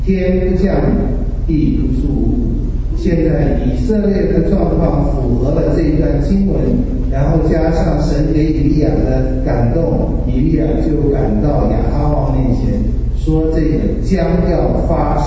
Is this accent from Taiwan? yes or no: no; China; 我觉得我们中国人的一个很悲哀的民族性，就是我们有极大的恐惧和不安全。